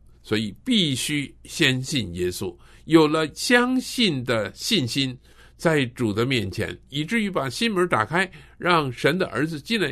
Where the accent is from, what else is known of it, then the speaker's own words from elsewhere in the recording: China; 不像我们中国人把死尸呢埋在地上的泥土里头啊